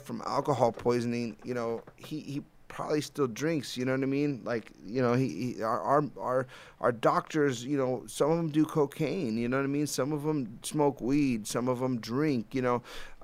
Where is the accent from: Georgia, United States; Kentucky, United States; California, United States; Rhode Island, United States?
California, United States; You know, I'm from California, you know, and it's very hard to get away from Cali weather and Cali lifestyle.